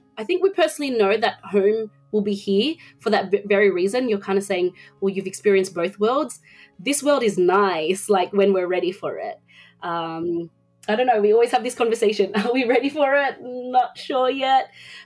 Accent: Philippines; I am Filipino and it's a huge Filipino community. I think it's the third largest population in the UAE. And then they hear my accent and they can't place me.

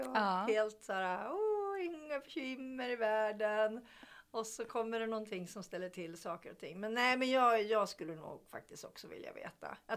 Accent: Sweden; Nej, jag är svensk, möjligen finsk anfader eller något.

